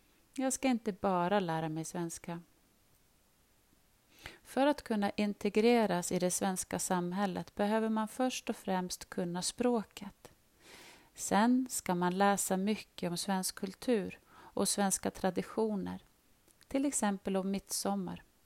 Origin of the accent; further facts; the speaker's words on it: Algeria; Swedish is a second language; now in Sweden; Jag kommer från Algeriet. Jag har bott i Sverige i nästan 3 år.